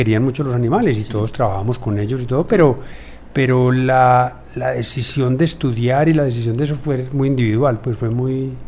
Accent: Girardota, Antioquia, Colombia; born there; Yo nací en el campo, nací en una finca en Girardota

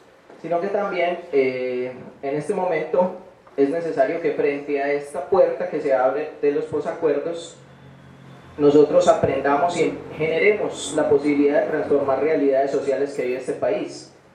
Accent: Antioquia, Colombia; nosotros como colombianos, como antioqueños, como personas que habitan la ciudad de Medellín o otros territorios

